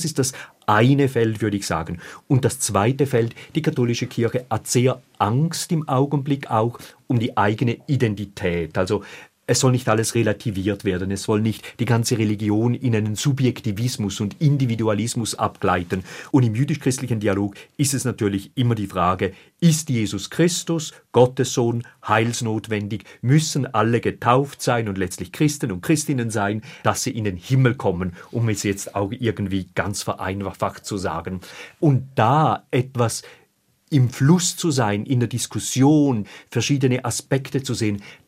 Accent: Germany; also born or lived in Switzerland; wenn ich denke, als Deutscher und als Schweizer, dass die Demokratie die richtige Staatsform ist

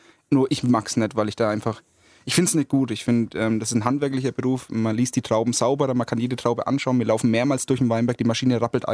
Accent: Bavaria, Germany; Also als Franke bin ich natürlich ein absoluter Silvaner. Liebhaber.

